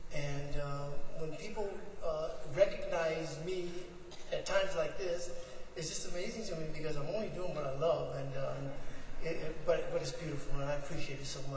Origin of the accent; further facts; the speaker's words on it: Detroit, Michigan, United States; when I was a kid and when I was growing up in Detroit, longing for show business